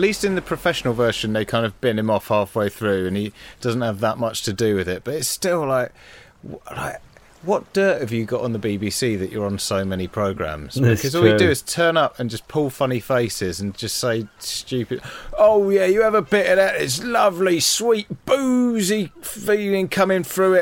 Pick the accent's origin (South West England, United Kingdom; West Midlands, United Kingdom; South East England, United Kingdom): West Midlands, United Kingdom; the so-called Brummie accents in it are borderline offensive. I can say that because I'm from the West Midlands.